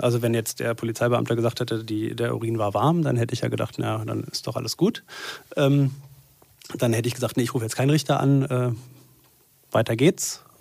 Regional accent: Berlin, Germany; born there; also ich bin ja gebürtiger Berliner und habe meinen ganzen Freundeskreis hier in Berlin. Ich war nur zum Studium und zum Referendariat weg und bin ja auch wieder zurückgekommen, weil ich gerade wieder nach Berlin wollte.

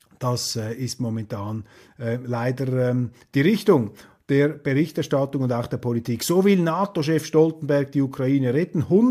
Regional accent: Switzerland; Jetzt als Schweizer, das ist eine schweizerische Zeitung

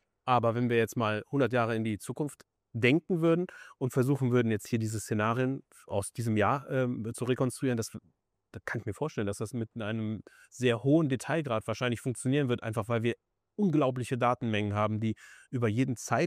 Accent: Solingen, North Rhine-Westphalia, Germany; Solingen wurde jetzt hier gedroppt, meine Heimatstadt

